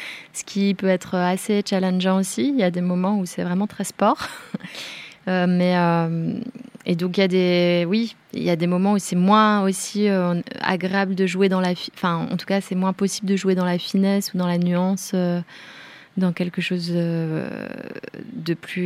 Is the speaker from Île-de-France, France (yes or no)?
no; Bourgogne-Franche-Comté, France; Nous, on vient de là, c'est le Haut-Jura. Nous, on vient du Jura.